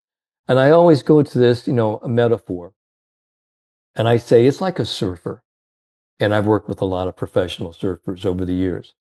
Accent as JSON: {"language": "English", "region": "Indiana", "country": "United States", "said": "I came from the Hoosier State, Indiana, and we were basketball crazy."}